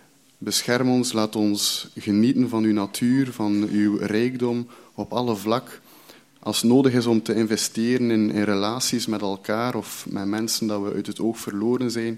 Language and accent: Dutch; Belgium; we zijn Belgen, het is iets echt voor de Belgen.